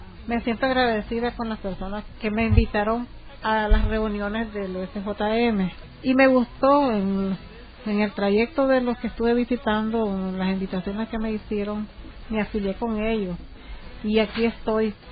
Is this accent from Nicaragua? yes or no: yes; Nicaragua; nicaragüenses que somos aquí, me sentí mal. Entonces yo dije, no más, me voy para mi país, yo sé que en mi país yo trabajo de igual manera.